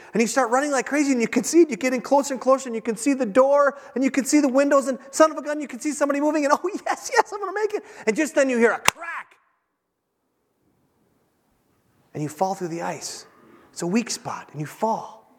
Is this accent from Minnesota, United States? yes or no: yes; Minnesota, United States; you know, we're from Minnesota, you might be doing that.